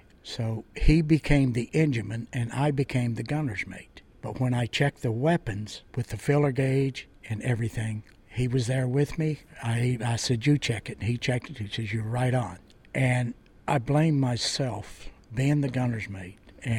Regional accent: West Virginia, United States; Like I said, I was from West Virginia and my duty station was in Rhode Island.

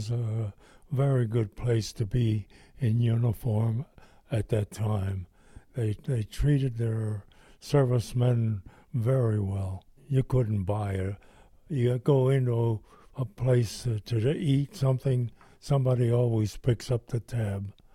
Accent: Croatia; first language Croatian; English is a second language; We didn't speak English. We spoke Croatian.

